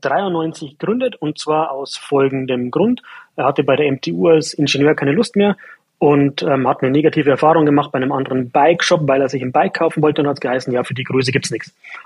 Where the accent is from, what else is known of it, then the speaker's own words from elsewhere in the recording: Pfaffenhofen an der Ilm, Bavaria, Germany; ich komme aus Pfaffenhofen.